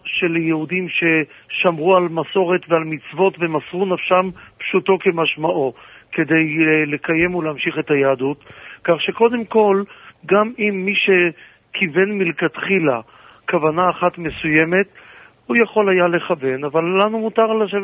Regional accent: Tel Aviv, Tel Aviv District, Israel; וכילד בתל אביב אני זוכר את עצמי בין הילדים הבודדים שעונים אמן על קדיש של מאות יהודים

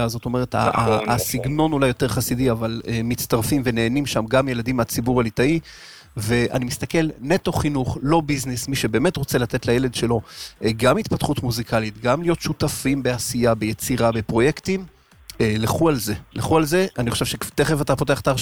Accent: Haifa, Haifa District, Israel; בילדותי בחיפה

